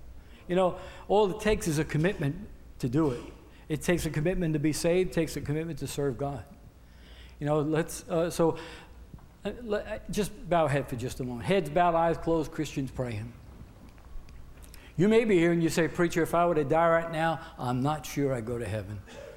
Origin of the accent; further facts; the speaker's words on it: Bronx, New York, United States; He said, where are you from? You talk funny, he said. I said, I'm from the Bronx, you know.